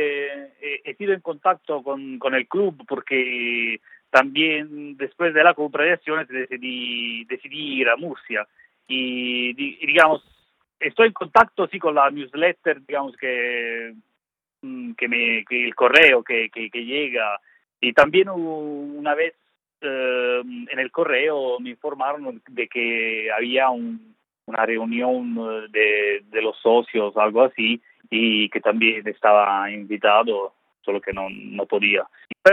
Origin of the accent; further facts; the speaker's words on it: Naples, Campania, Italy; Spanish is a second language; porque yo soy de Nápoles